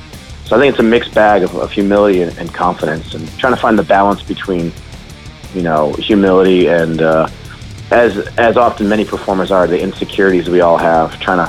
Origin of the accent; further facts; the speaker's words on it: New England, United States; just Worcester in general has always been a birthplace of like hardcore and metal for all of us growing up in the New England area.